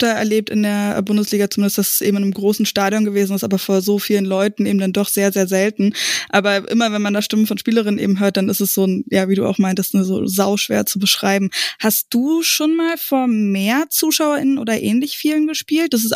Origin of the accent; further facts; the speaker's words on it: Berlin area, Germany; Ich komme aus dem Randgebiet von Berlin